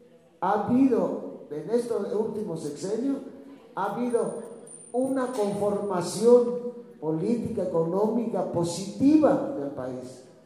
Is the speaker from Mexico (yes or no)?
yes; Mexico; Yo tengo muchos años de vivir como ciudadano mexicano, hace muchos años que cumplí 18 años